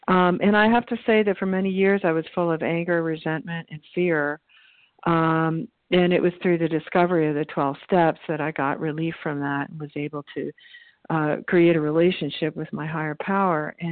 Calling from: New Mexico, United States; I'm calling from New Mexico.

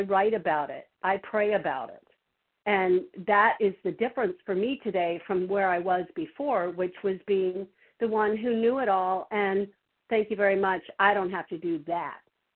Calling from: Virginia, United States; I'm from Virginia.

